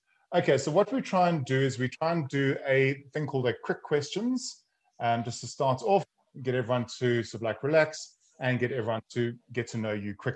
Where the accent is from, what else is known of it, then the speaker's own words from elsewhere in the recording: South Africa; I'm from South Africa.